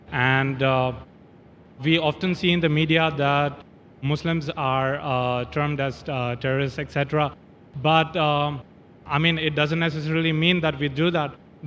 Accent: Bangalore, Karnataka, India; and I'm from Bangalore.

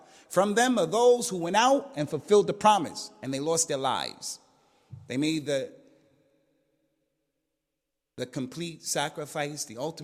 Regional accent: United States; We came here to this country. I'm from America.

